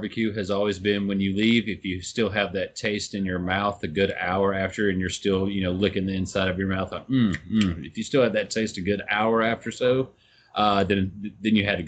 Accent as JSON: {"language": "English", "region": "the South", "country": "United States", "tie": "born or raised there", "said": "I mean, I grew up in the South, so I'm very versed in soul food cooking."}